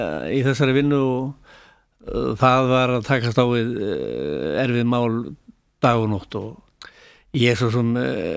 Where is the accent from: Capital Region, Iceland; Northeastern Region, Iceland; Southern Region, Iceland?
Northeastern Region, Iceland; Akureyri; also born or lived in Dalvík / Ísafjörður; ég sem þetta alinn upp á Akureyri